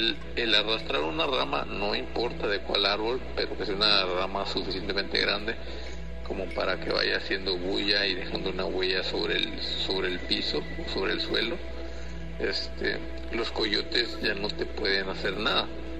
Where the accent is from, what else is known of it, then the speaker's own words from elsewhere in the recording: Tuxtla Gutiérrez, Chiapas, Mexico; Yo soy de Tuxtla Gutiérrez, del estado de Chiapas.